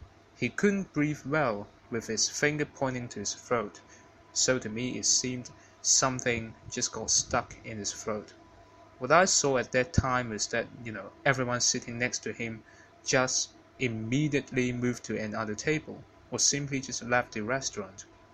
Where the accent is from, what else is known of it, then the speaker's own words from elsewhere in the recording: Hong Kong; from Hong Kong, China, and here's the anecdote.